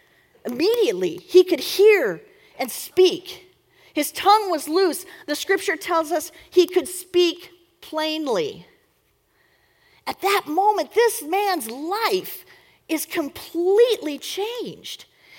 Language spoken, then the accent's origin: English; Fremont, California, United States; Now, I grew up in Fremont, just across the bay, and there is a relatively sizable deaf population.